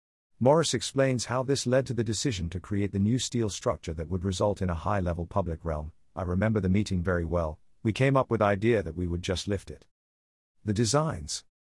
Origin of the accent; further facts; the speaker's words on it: London, United Kingdom; It was never a destination for me as a Londoner